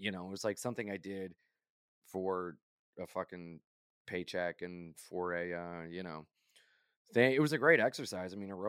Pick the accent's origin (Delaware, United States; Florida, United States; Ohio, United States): Delaware, United States; Wilmington; I grew up in Wilmington, Delaware. It was a very homogenous area.